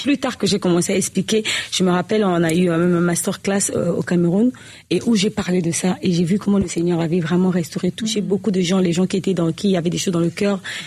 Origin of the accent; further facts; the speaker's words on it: Republic of the Congo; parce que nous, on vient du Congo-Brazzaville. Mm-hmm. Pas du Congo-Kinshasa, du Congo-Brazzaville.